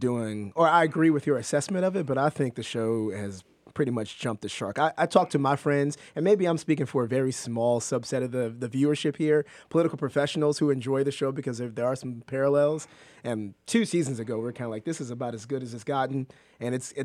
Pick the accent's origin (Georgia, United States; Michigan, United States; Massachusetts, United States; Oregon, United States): Michigan, United States; Detroit; I'm from Detroit. I learned to drive in the snow.